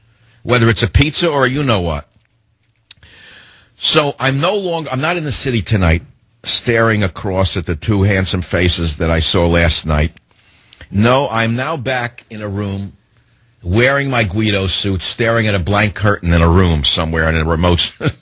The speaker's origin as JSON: {"language": "English", "town": "Queens", "region": "New York", "country": "United States", "tie": "born or raised there", "said": "you know, I'm a white guy, and when I was a kid growing up in Queens, I remember the cops in my neighborhood would stop us because we looked like punks"}